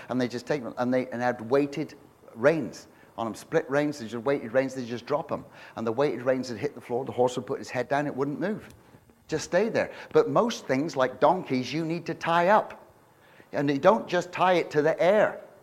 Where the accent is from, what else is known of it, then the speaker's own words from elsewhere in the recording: Canada; I'm a Canadian citizen, and so we're good Canadians, and we're free.